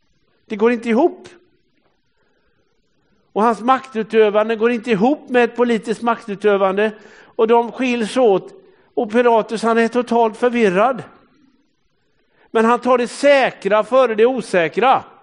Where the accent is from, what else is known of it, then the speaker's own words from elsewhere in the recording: Hälsö, Västra Götaland County, Sweden; när jag växte upp på Hälsö, alltså nere vid ljugarebänken där